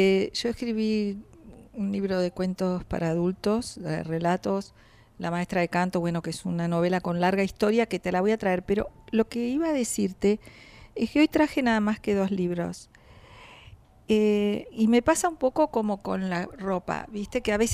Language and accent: Spanish; Buenos Aires, Argentina; born there; Yo nací en Belgrano.